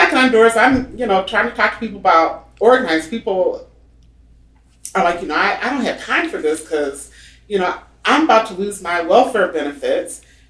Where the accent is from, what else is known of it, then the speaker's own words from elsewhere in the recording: Flint, Michigan, United States; I grew up in Flint, Michigan. My pops was an auto worker. My mom was a stay-at-home mom.